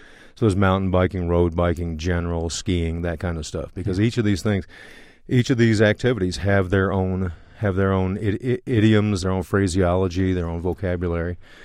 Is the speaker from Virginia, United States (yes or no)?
yes; Virginia, United States; I grew up in Colonial Virginia, the easternmost part of Virginia.